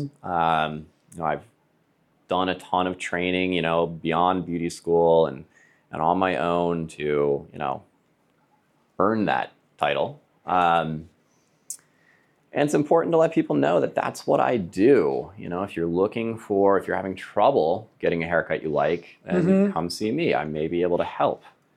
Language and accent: English; Mahanoy City, Pennsylvania, United States; I grew up in Mahanoy City.